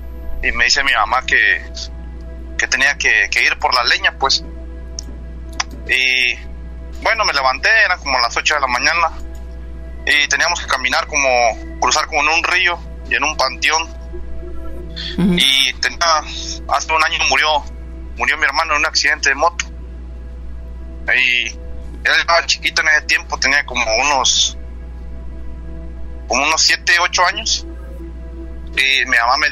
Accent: Chiapas, Mexico; now in United States; Bueno, pues ya llevo como 11 años aquí en los Estados Unidos. Yo soy del estado de Chiapas. Y hace como, más o menos, cuando yo tenía como 13 años

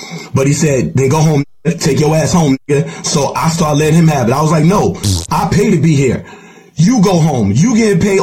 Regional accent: Brooklyn, New York, United States; I'm not even from Sacramento. I'm from Brooklyn.

